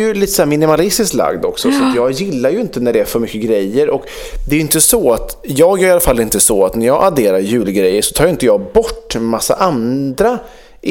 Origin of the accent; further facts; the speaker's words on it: Sweden; Som svensk börjar man ju alltid så.